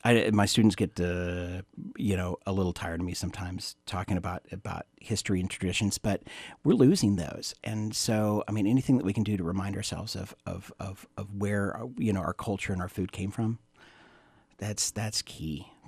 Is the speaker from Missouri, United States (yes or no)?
yes; Missouri, United States; Originally from Southwest Missouri.